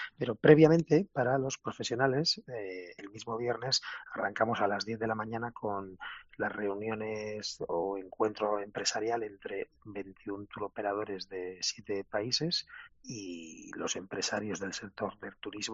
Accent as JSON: {"language": "Spanish", "region": "Navarre", "country": "Spain", "said": "Navarra y los navarros somos, junto con catalanes, vascos y madrileños, las comunidades, digamos, donde tenemos más tradición viajera."}